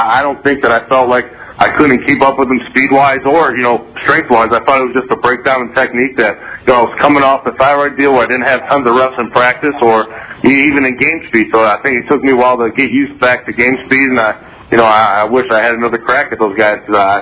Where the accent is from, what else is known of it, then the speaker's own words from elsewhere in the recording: Illinois, United States; I mean, I was from Northern Illinois